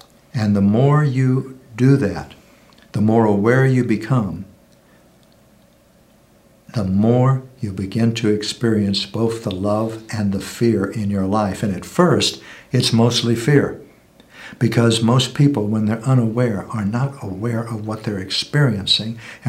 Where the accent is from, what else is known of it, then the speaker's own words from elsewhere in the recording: United States; In my case, I'm male. I'm white. I'm an American.